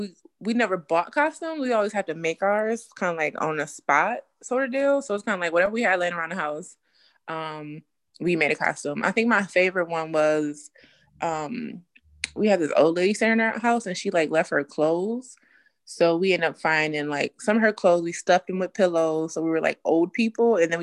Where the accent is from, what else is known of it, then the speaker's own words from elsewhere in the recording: Muskegon, Michigan, United States; now in Grand Rapids, United States; I am a resident of Grand Rapids, and I'm originally from Muskegon, but I've been in Grand Rapids for a good chunk of time now.